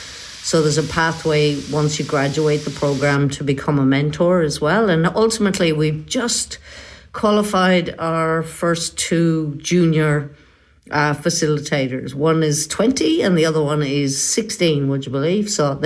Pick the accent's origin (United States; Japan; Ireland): Ireland; moved away as an adult; now in Australia; I sold the house I grew up in Ireland. I mean, I was in my 40s at the time. And I set in progress the move over here to Australia.